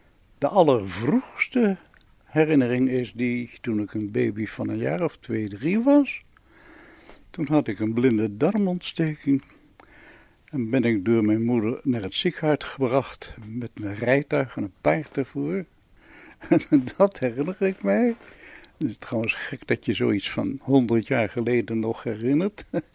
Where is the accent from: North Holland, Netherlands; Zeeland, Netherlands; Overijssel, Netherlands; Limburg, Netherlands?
North Holland, Netherlands; Amsterdam; Ik ben geboren in Amsterdam, achter het concertgebouw, in de Van Breestraat nummer 14. Daar heb ik dus de eerste 9 jaar gewoond.